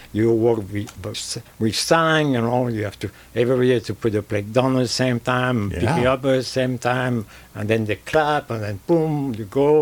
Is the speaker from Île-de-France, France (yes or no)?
no; Lyon, Auvergne-Rhône-Alpes, France; English is a second language; I came from Lyon. In Lyon, I worked in the 3- and 2-star Michelin, and Paul Bocuse on Lyon.